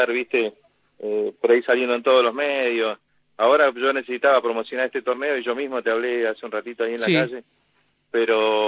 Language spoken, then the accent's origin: Spanish; Río Turbio, Santa Cruz, Argentina; born there; yo soy nacido acá en Río Turbio y que amo a mi pueblo